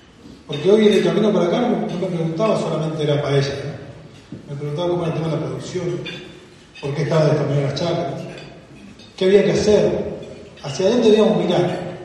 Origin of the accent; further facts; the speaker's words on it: Argentina; esta realidad de los argentinos que estamos desesperanzados, pero también tenemos esperanza, porque somos así los argentinos